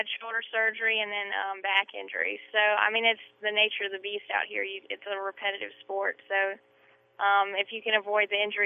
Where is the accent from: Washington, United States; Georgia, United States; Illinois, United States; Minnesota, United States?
Georgia, United States; I mean, I'm from Georgia, and last winter it was tough for everybody, but for the South it was pretty tough.